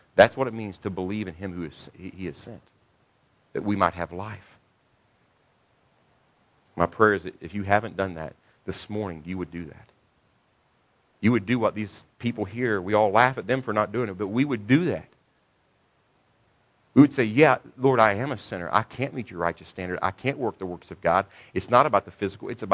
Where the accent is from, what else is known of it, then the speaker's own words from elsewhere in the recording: Texas, United States; We're tough. We're Texans even. We're even better than the Americans.